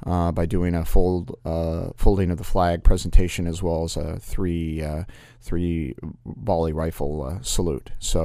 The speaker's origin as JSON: {"language": "English", "town": "Los Angeles", "region": "California", "country": "United States", "tie": "born there", "lives_now": "Humboldt County, United States", "said": "I am 47 years old, native Californian. I was born in Los Angeles. Been here in Humboldt County since 2006"}